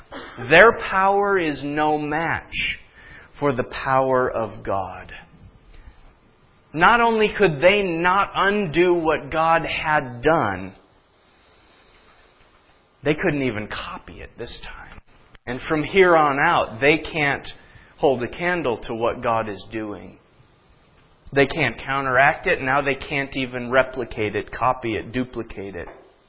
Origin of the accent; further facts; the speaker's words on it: Minnesota, United States; I grew up in Minnesota. I know that dance well.